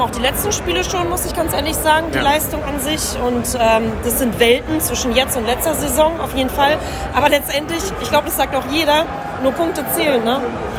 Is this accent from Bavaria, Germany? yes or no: no; Berlin, Germany; ich komme aus Tempelhof.